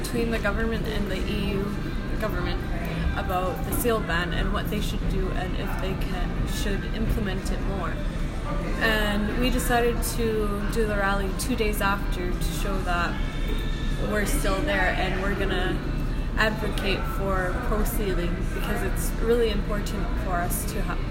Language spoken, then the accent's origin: English; Rankin Inlet, Nunavut, Canada; I am 18 years old, and I am from Rincon Inlet, Nunavut.